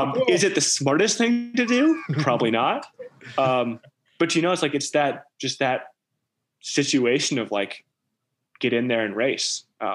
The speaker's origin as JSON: {"language": "English", "town": "Pinckney", "region": "Michigan", "country": "United States", "tie": "born or raised there", "said": "I grew up in Pinckney where Brian grew up."}